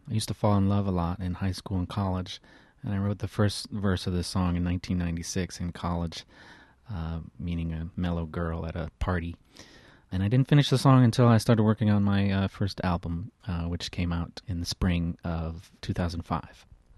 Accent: New York City, New York, United States; I am from New York City

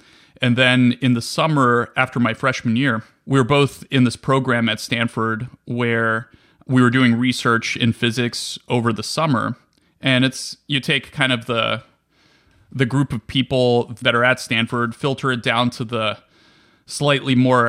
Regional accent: Bulgaria; now in United States; There was always this feeling growing up in Bulgaria where math and science and education were very rigorous

